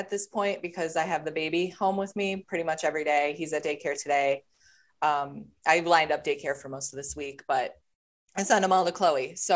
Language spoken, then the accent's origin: English; Cleveland, Ohio, United States; I'm actually originally from the Cleveland area. And I joke that they kicked me out because I was, that Ohio kicked me out because I was a Michigan hockey fan when I was growing up.